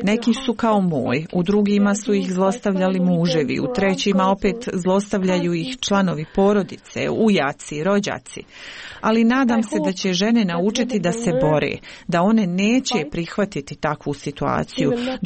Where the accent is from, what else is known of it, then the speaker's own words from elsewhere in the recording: India; Bosnian is a second language; now in Bosnia and Herzegovina; Ja sam rođena u Indiji i ponosna sam što sam Indijka, ali sam blagoslovljena da sam u Bosni. Bosna je za mene moja domovina.